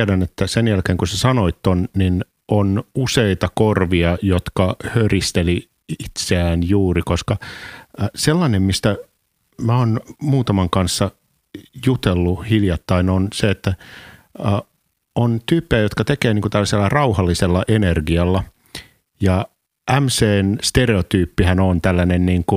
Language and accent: Finnish; Tervakoski, Tavastia Proper, Finland; mä oon Tervakoskelta. Molemmat ollaan niin kuin paperiteollisuuspaikkakunnilla ja kunnilta